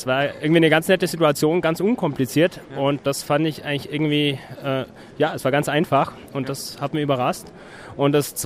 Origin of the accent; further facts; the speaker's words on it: Munich, Bavaria, Germany; komme aus München.